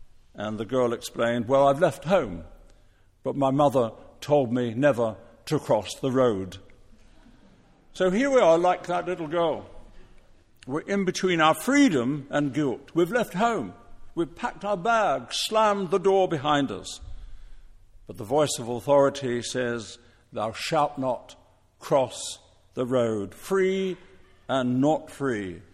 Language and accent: English; England, United Kingdom; I'm quite convinced, as an Englishman, that most of us Christians are not as positive as we should be